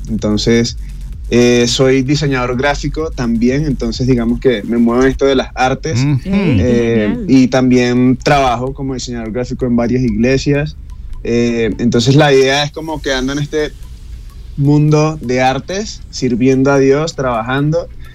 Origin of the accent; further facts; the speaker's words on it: Venezuela; moved away as an adult; now in Bogotá, Colombia; Pues sí, yo soy venezolano. Ya tengo ya más de 4 años acá en Bogotá, Colombia.